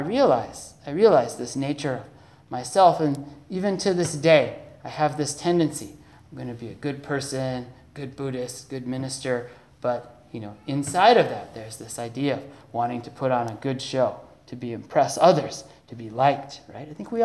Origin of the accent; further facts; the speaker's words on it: Minnesota, United States; See, I grew up in Minnesota. I'm not used to eating fish.